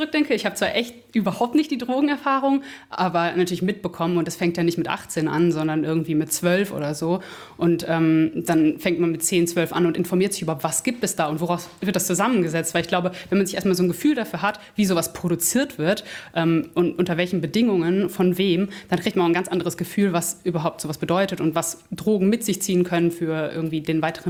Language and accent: German; Bielefeld, North Rhine-Westphalia, Germany; Aus dem wunderschönen Bielefeld.